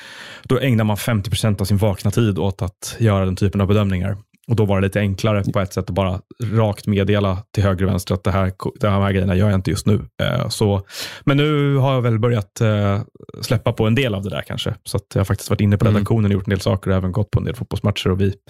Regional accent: Stockholm, Stockholm County, Sweden; Men jag är också uppvuxen i Stockholm. Och i stan. Så att jag har lite svårt att inte vara i stan.

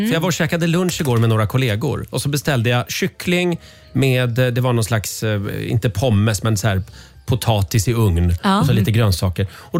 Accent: Sweden; Ja, ja, självklart. Ja. Jag är ju svensk. Ja. Så att jag bet ihop bara.

